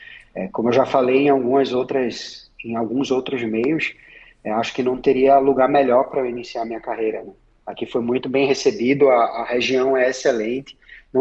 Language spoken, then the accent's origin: Portuguese; Recife, Pernambuco, Brazil; moved away; eu sou de Recife, né? Sou de uma capital, então aqui eu estou bastante longe de vários amigos, da minha família, e estou em uma cidade bem menor do que a que eu nasci e fui criado, né?